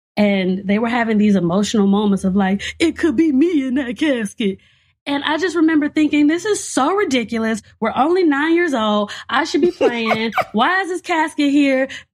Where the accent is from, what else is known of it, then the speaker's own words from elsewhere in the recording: Gary, Indiana, United States; growing up in Gary, Indiana, during the 90s, when it was the murder capital of the world